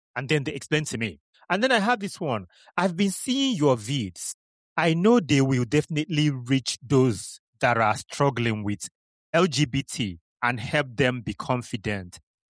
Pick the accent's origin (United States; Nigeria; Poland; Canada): Nigeria; I come from Nigeria